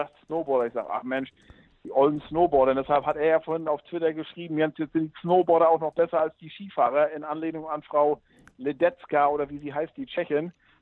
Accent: Northern Germany, Germany; Als Norddeutscher war ich ja geradezu verpflichtet

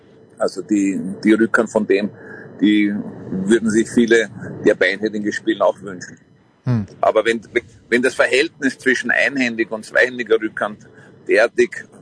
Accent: Austria; Da waren immer sehr viele tschechische Trainer bei uns in Österreich.

